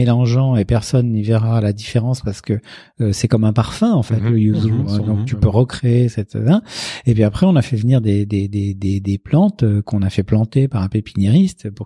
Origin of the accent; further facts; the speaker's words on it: Casablanca, Casablanca-Settat, Morocco; born there; même si je suis né à Casablanca.